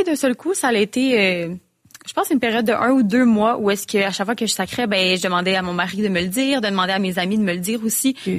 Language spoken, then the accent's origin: French; Quebec, Canada; c'est quelque chose que on le sait en tant que Québécois